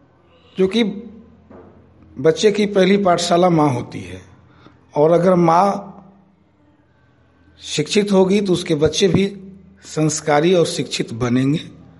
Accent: Sherpur Basgadha, India; मैं शेरपुर बसगढ़ा से हूँ

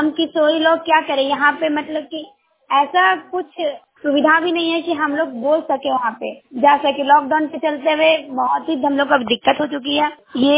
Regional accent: Tikar, India; गांव का नाम टीकर, पंचायत भी टीकर है। टीकर में मेरा गांव

